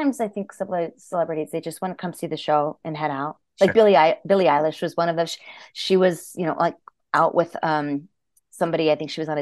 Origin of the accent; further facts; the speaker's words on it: California, United States; now in New York, United States; I grew up in California at the dry heat, which I can handle a little bit more.